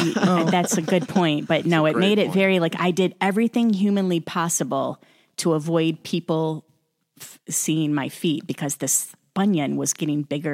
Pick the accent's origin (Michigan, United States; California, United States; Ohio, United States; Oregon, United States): Michigan, United States; Flint; I'm born and raised in Flint, Michigan.